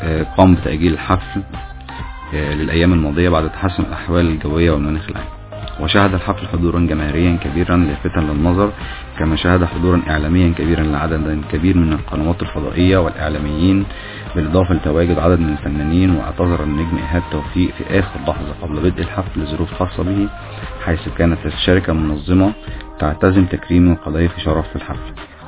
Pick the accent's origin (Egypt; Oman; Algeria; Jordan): Egypt; على فكره من اشهر فرق الاندر جراوند عندنا في مصر